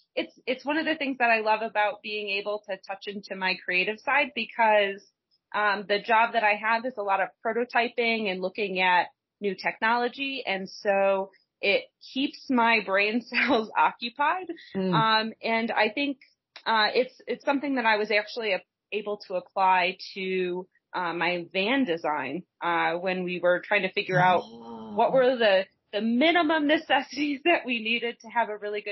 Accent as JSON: {"language": "English", "region": "New York", "country": "United States", "lives_now": "Colorado Springs, United States", "said": "But I'm originally from New York, and I currently live in Colorado Springs."}